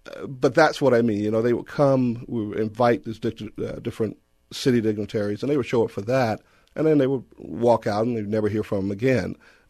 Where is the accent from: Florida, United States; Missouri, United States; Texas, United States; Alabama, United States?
Alabama, United States; Selma; going and having or growing up in Selma, looking at the things that were going on in the movie